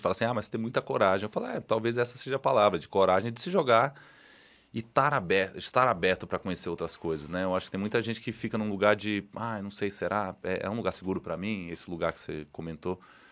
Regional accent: Maceió, Alagoas, Brazil; Minha mãe sempre falava, em Alagoas, né? Eu sou de Maceió.

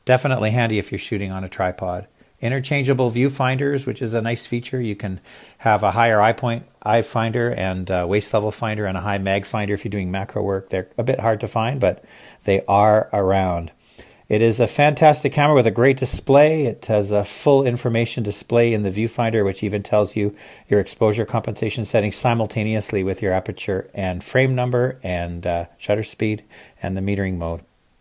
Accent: Regina, Saskatchewan, Canada; from Regina, Saskatchewan, Canada.

